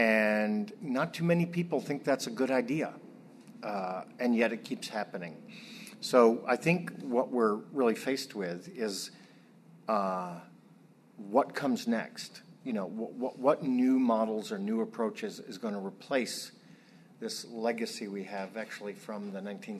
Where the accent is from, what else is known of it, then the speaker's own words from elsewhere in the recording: New York, United States; Secondly, I think that in New York State, I'll just say because it's my home state